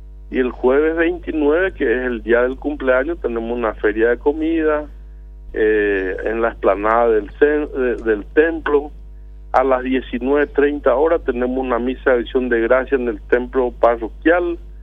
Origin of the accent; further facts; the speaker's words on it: San Ignacio, Misiones, Argentina; un orgullo ignaciano, un orgullo misionero, y por qué no decir un orgullo nacional